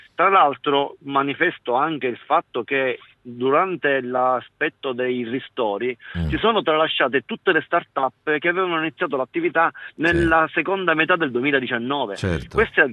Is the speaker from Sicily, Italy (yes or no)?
yes; Sicily, Italy; da siciliano che da decenni viene vessato e abbandonato dallo Stato nazionale